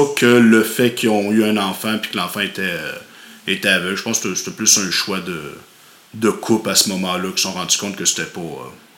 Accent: Montreal, Quebec, Canada; born there; je suis né à Sainte-Justine, à Montréal. À l'époque, mes parents habitaient dans le coin de c'était un petit village dans les montagnes

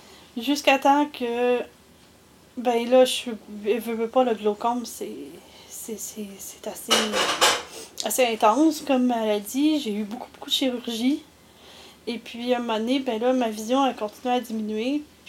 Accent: Henryville, Quebec, Canada; also born or lived in Laval; Je suis née à Sainte-Justine, on habitait à Laval, okay. Et en 83 on avait déménagé à Henryville.

